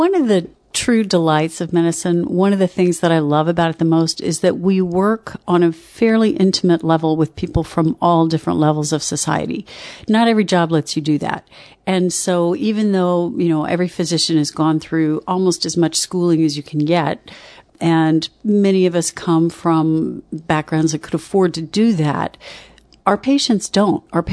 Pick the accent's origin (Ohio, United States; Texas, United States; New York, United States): Texas, United States; I grew up in Texas, and I suspect that Rainey adopted a little bit of what I grew up with.